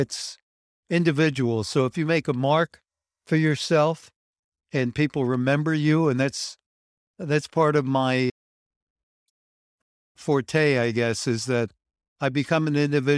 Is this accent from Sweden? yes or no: no; East Orange, New Jersey, United States; So there I was when I was a kid growing up in East Orange, New Jersey. My father had a grocery store, and I lived in the back of the grocery store.